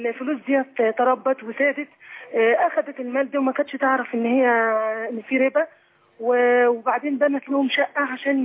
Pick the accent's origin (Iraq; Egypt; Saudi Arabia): Egypt; طرق الدفن عندنا في مصر عند الشيخ تختلف عن السعوديه،